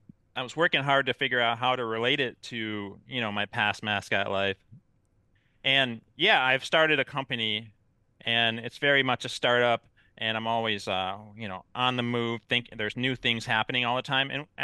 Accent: Wisconsin, United States; also born or lived in Colorado; I left Colorado, went back to Wisconsin, my hometown.

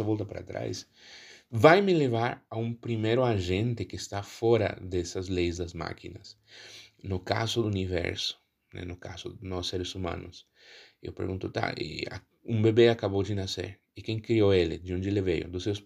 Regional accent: Mexico; Portuguese is a second language; Como vocês sabem, eu sou mexicano, não sou brasileiro

